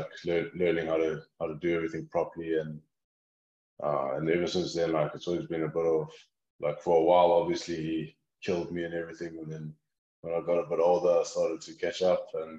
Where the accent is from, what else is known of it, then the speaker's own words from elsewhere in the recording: Johannesburg, Gauteng, South Africa; I grew up in Joburg, so in Midrand, near Kyle Army Racetrack, and I lived with my parents and my sister.